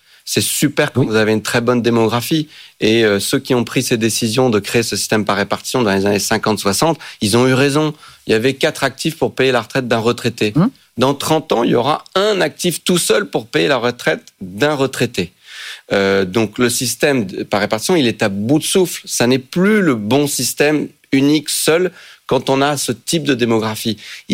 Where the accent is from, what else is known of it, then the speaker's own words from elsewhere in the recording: France; Chez nous, en France, ça ne tombe pas du ciel.